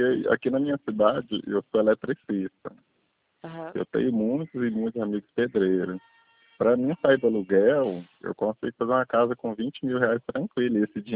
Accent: Unaí, Minas Gerais, Brazil; o lote aqui na minha cidade é barato.

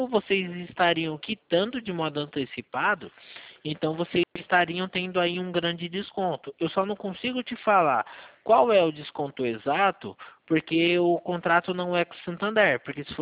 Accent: São Paulo, Brazil; Eu sou aqui de São Paulo

